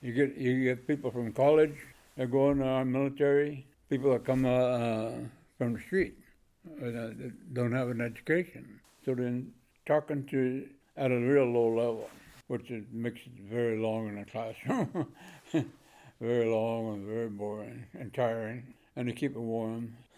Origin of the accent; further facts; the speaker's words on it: Alaska, United States; I'm from Alaska, man. Leave me alone.